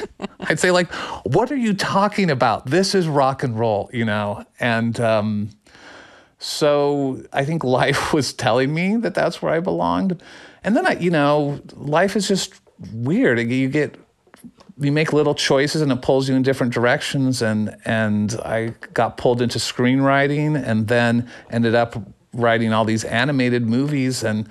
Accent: Phoenix, Arizona, United States; I grew up in Phoenix, Arizona. So I didn't see a lot of shows live

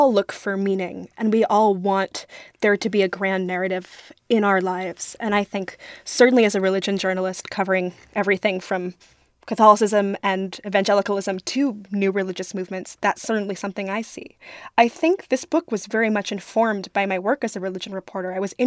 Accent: New York City, New York, United States; also born or lived in England; I'm from New York City originally, but I moved to England for almost a decade for college and grad school, and I started coming back more and more in my mid-20s.

